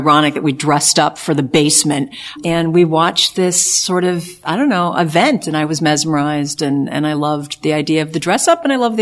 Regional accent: Midwest, United States; I was raised in the Midwest. I love my Midwest background. I went to school back east, and then I went west

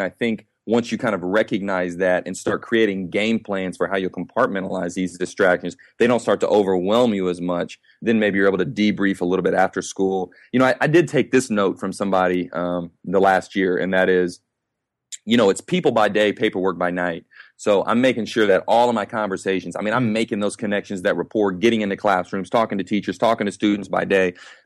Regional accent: Evansville, Indiana, United States; I'm from Evansville, Indiana. I'm from the south side of Evansville, Indiana. I grew up in a you know, in a working class neighborhood

